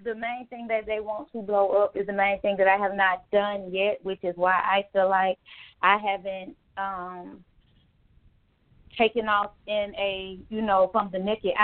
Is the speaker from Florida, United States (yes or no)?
no; Atlanta, Georgia, United States; I'm from Atlanta. I'm from the east side, Stone Mountain, Decatur area.